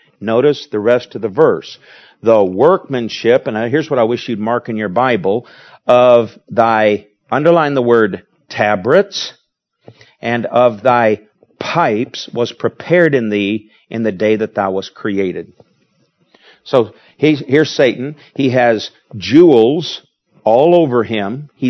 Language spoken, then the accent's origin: English; Lansing, Michigan, United States; When I was raised in Michigan, our church in Michigan and Lansing had there's the big Wurlitzer organs.